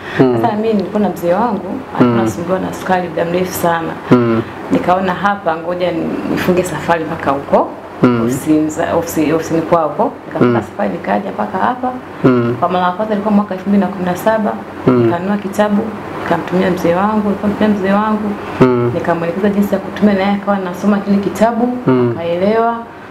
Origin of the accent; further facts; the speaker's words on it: Kigoma, Tanzania; Mwenyeji wa Kigoma.